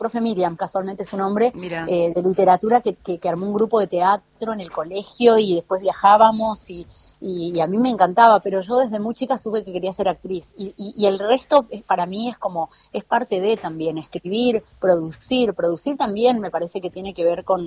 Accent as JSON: {"language": "Spanish", "town": "Pampa del Infierno", "region": "Chaco", "country": "Argentina", "said": "como mi de dónde soy, de Pampa del Infierno."}